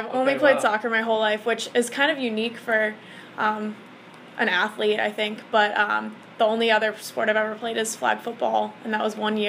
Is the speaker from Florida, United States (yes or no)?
yes; Florida, United States; I'm from Florida, so it's very difficult for them to see a lot of my games, but when I'd come up to New England, I'd have schools come watch.